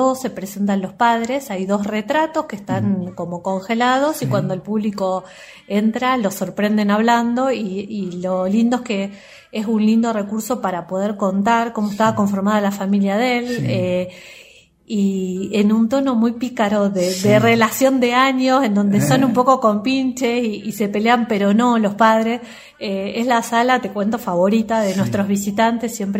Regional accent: Buenos Aires, Argentina; now in Salta, Argentina; Yo particularmente soy de Buenos Aires, soy porteña, y me acuerdo que cuando yo me mudo a Salta, me mudo en junio

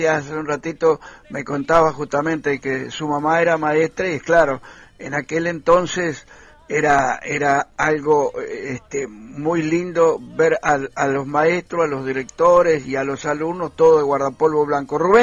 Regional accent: Villaguay, Entre Ríos, Argentina; en mi ciudad natal, en mi pueblo natal, en Villaguay.

